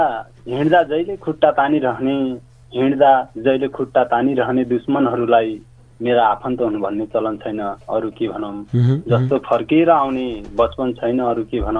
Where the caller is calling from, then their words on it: Lumbini Province, Nepal; म अहिले धरोहरा बर्दियाबाट …।